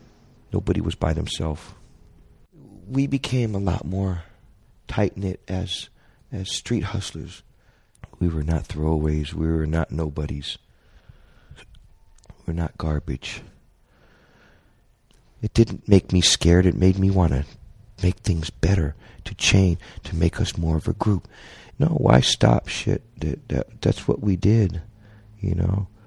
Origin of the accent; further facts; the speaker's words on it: San Francisco, California, United States; Because of my gang experience and growing up in the Mission and being a part of a group of individuals